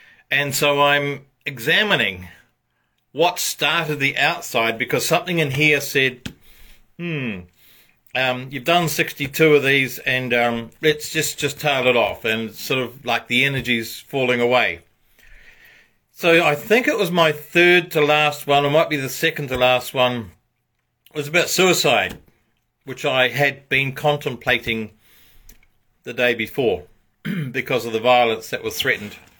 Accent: New Zealand; moved away as an adult; now in Australia; I came from New Zealand to Australia

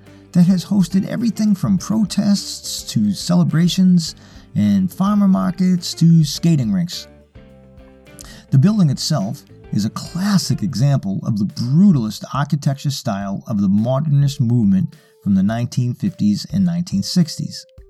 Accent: Boston, Massachusetts, United States; I grew up in Boston and have lived in the area my whole life.

